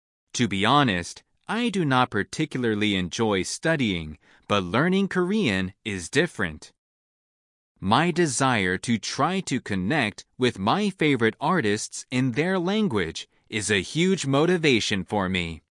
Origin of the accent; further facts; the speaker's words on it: France; English is a second language; from France.